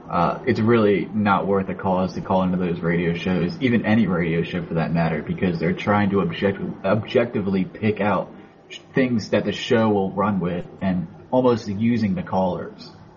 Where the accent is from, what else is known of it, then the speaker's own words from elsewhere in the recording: Pennsylvania, United States; Outside Philadelphia, actually one of the whitest counties in America.